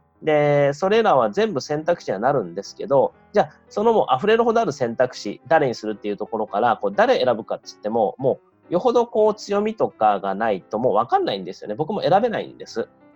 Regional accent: Toyama, Japan; now in Kyoto, Japan; それからしばらく故郷の富山に戻ろうかなと思っています

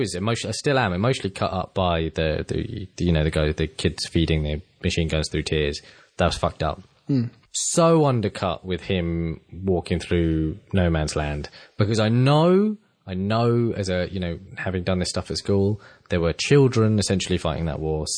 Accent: United Kingdom; but as a British person, it's so baked into our national psyche.

